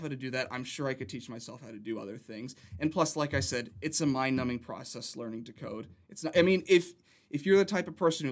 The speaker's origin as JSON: {"language": "English", "town": "Palm Springs", "region": "California", "country": "United States", "tie": "born or raised there", "also_born_or_lived": "San Diego, California", "said": "You know, I grew up in Palm Springs, Coachella Valley area. And, you know, I grew up there until I was about 15 years old. Then I moved out my junior year of high school. Moved there to San Diego County, San Diego area."}